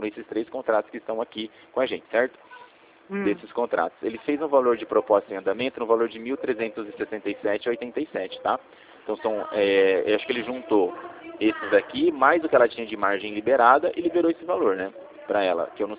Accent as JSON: {"language": "Portuguese", "town": "Rio Claro", "region": "São Paulo", "country": "Brazil", "said": "eu sou de Rio Claro, né?"}